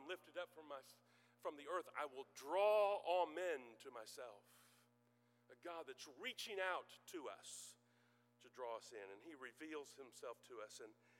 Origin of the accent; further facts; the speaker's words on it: Illinois, United States; but I grew up in Central Illinois, halfway in between St. Louis and Chicago.